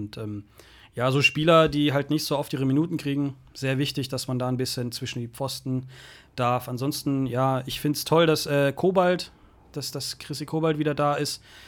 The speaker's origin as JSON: {"language": "German", "country": "Croatia", "said": "weil ich habe ja darauf geachtet, so dass mein Heimatland spielt. Wir sind in den Final Four der Nations League und natürlich für die Kroaten ist das ein super Erfolg, so klein wie wir sind."}